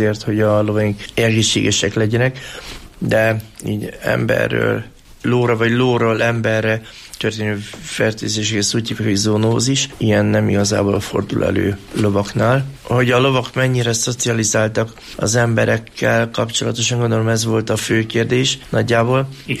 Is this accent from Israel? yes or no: no; Oradea, Bihor, Romania; moved away as an adult; now in Hungary; Hány még 90-ben kerültem át Magyarországra a Nagyváradról?